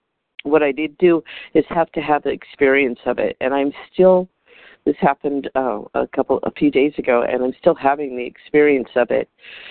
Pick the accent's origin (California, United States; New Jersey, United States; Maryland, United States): California, United States; I'm from California